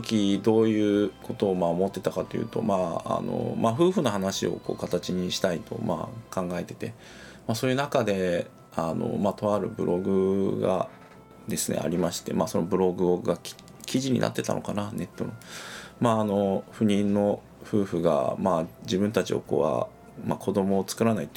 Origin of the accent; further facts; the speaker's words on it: Edogawa, Tokyo, Japan; 僕は東京の東部の江戸川区というところの出身なんですけれども